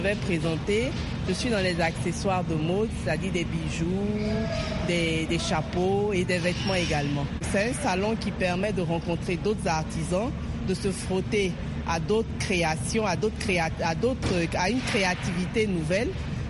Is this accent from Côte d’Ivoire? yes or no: yes; Côte d’Ivoire; Moi, je viens de la Côte d'Ivoire